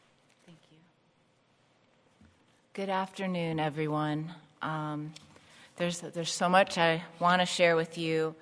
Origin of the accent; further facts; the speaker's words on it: Youngstown, Ohio, United States; I just had a radio show with my hometown of Youngstown, Ohio